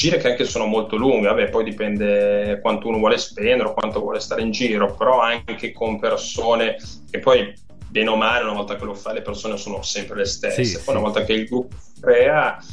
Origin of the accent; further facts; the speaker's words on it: Milan, Lombardy, Italy; comunque la mia famiglia è di Ferrara, quindi mm-hmm. Mi sento quasi ferrarese, sì. E anche se sono cresciuto a Milano.